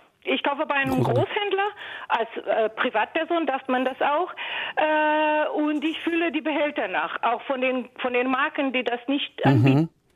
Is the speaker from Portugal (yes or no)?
yes; Portugal; German is a second language; now in Germany; ich stamme aus Portugal, mein Mann ist Deutscher, deswegen bin ich hier.